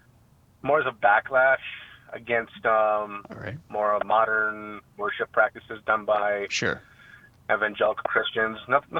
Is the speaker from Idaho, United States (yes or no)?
no; Staten Island, New York, United States; I'm from Staten Island. It feels more like New Jersey, so.